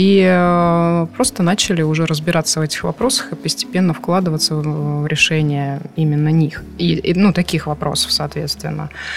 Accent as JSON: {"language": "Russian", "town": "Tver", "region": "Tver Oblast", "country": "Russia", "tie": "born there", "said": "я родилась в Твери, мои родители родились в Твери, а вот уже мои дедушки по окончанию войны были сюда дислоцированы, собственно, история нашей семьи послевоенная."}